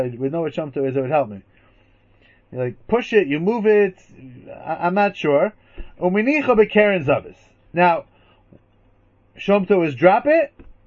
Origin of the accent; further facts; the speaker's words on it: United States; But I'm American. What do I know?